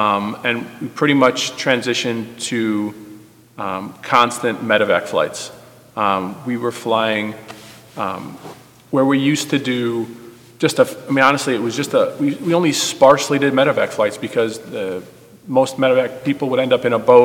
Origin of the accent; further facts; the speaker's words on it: Park Ridge, Illinois, United States; moved away as an adult; now in Peru; I was born here in Park Ridge, raised here, attended Maine South, and then left for school, met my wife in Bolivia, and now we have the privilege of serving in Peru.